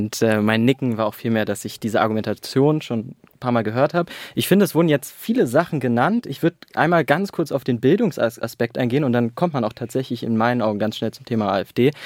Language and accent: German; East Germany, Germany; Ich komme aus Ostdeutschland, also meine Familie auch.